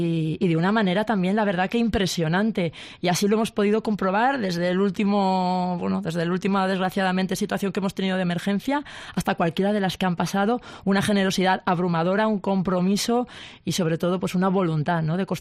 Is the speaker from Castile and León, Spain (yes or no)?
no; Valencian Community, Spain; como ciudadanos, como creyentes, como valencianos y valencianas